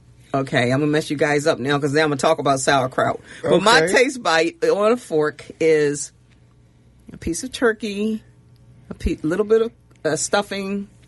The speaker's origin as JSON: {"language": "English", "town": "Baltimore", "region": "Maryland", "country": "United States", "tie": "born or raised there", "also_born_or_lived": "Oakland, California", "said": "I'm from, I was born and raised in Maryland. Born on the Eastern Shore, raised for a time in Baltimore, and then my family moved west to Oakland, California."}